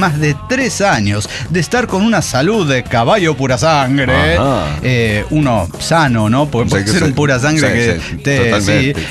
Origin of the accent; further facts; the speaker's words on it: Argentina; Ustedes saben que yo soy argentino.